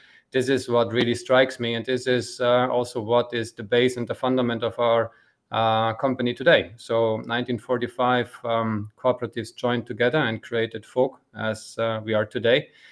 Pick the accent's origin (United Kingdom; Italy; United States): Italy; Trentino-Alto Adige; first language German; English is a second language; Well, it is the mother tongue of the majority of people living in South Tyrol is German. So even my mother tongue is German, even though I'm Italian. And minority also speaks Latin. So we have actually three official languages in South Tyrol.